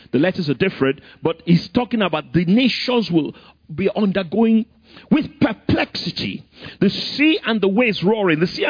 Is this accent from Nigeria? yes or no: yes; Nigeria; also born or lived in England; we said, "Oh, we're from Nigeria, you know, through England, from Nigeria."